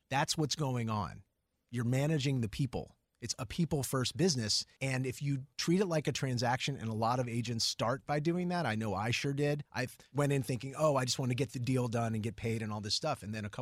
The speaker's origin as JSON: {"language": "English", "town": "New Orleans", "region": "Louisiana", "country": "United States", "tie": "born or raised there", "said": "He's a landlord where I grew up in New Orleans."}